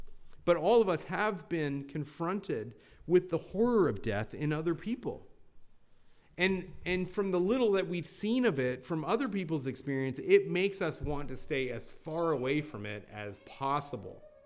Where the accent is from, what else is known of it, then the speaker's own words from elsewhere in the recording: Canada; Now, as a Canadian who's married to a Southerner